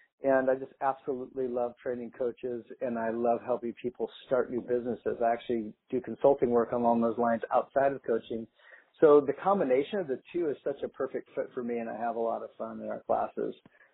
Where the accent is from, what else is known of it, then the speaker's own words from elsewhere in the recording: Michigan, United States; Yeah, I grew up in Michigan, so I got used to that thing as well.